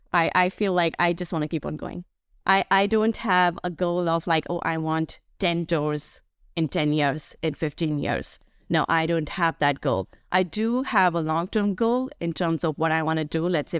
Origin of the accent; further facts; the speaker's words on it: India; So I grew up in India.